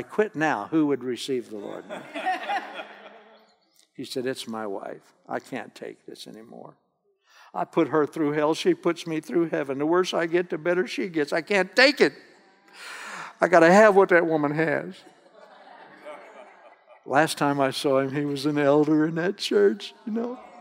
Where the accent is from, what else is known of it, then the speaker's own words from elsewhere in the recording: Oklahoma, United States; born there; I was born in Northwest Oklahoma on my grandfather's farm.